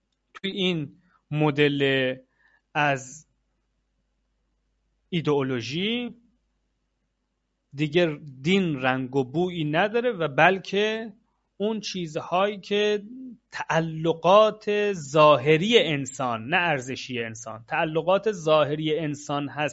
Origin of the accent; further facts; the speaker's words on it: Iran; من ایرانیم، صرف ایرانیت که من در ایران دنیا اومدم میشه یک ارزش